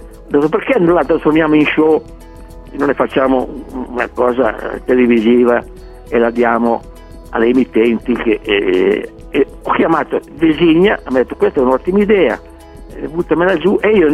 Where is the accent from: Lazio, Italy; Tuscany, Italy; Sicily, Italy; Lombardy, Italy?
Lombardy, Italy; Milan; Io vengo da Milano.